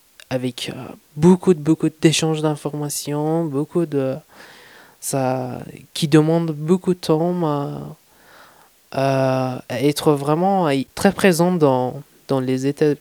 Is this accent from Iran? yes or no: yes; Iran; now in France; Quand je suis sorti d'Iran, je sentais que c'était un peu à la mode. Et quand je suis arrivé en France, je me trouvais avec une nouvelle culture